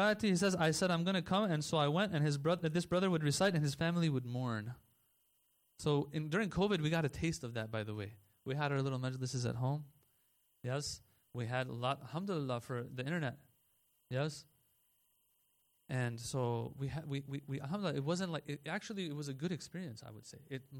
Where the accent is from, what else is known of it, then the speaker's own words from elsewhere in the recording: North Carolina, United States; Growing up in North Carolina, we had to drive all the way to Washington, D.C., Maryland to get our hands on some halal chicken.